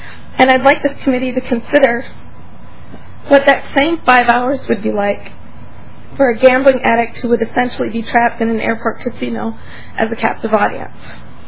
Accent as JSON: {"language": "English", "town": "White Bear Lake", "region": "Minnesota", "country": "United States", "said": "I'm from White Bear Lake."}